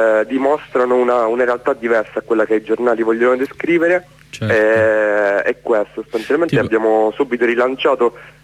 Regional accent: Catania, Sicily, Italy; anche io sono di Catania

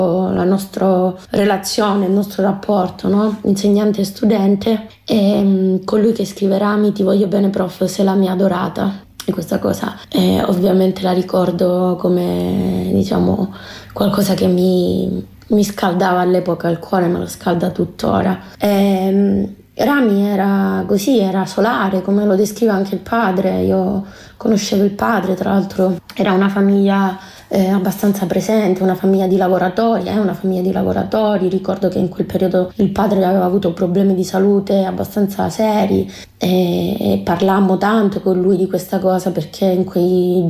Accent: Southern Italy, Italy; ci sono io che sono terrona

